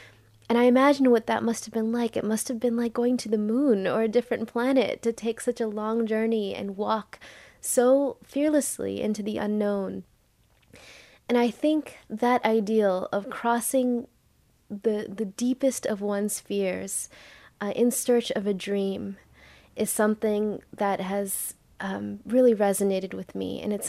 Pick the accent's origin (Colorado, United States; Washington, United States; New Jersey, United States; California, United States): California, United States; Clovis; When I was growing up in Clovis, I never really felt part of the community at school.